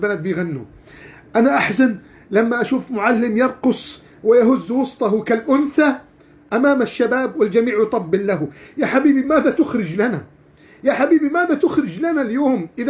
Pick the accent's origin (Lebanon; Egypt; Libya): Egypt; نحن الآن في بلدنا مصر